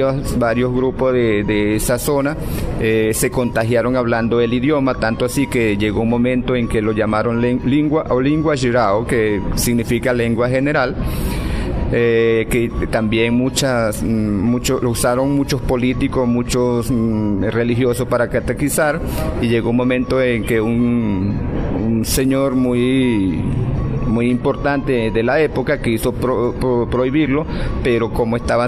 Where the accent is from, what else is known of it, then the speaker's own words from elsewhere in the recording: San Carlos de Río Negro, Amazonas, Venezuela; born there; nací en San Carlos de Río Negro, específicamente un poquito más abajo, en el año 1967, un 13 de julio.